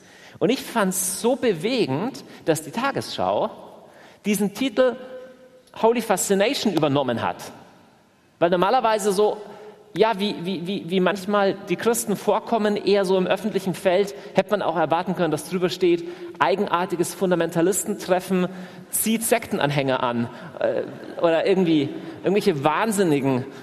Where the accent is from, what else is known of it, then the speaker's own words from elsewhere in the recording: Augsburg, Bavaria, Germany; ich komme aus Augsburg